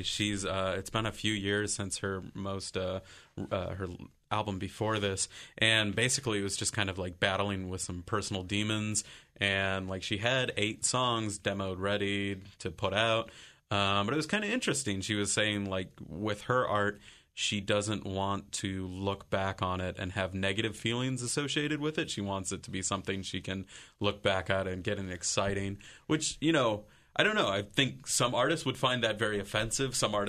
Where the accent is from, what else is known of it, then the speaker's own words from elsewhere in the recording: Ohio, United States; at least growing up in Ohio